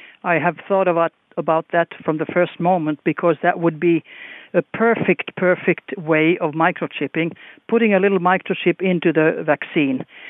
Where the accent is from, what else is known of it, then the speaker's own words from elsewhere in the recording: Finland; now in Norway; Me as a Finn living in Norway and being a lady and not a career military, I don't know.